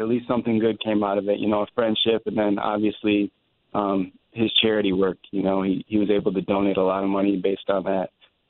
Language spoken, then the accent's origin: English; Minnesota, United States; now in New Orleans, United States; You know, I grew up in Minnesota, spent my whole life up there, but now I have a good opportunity to play with the Saints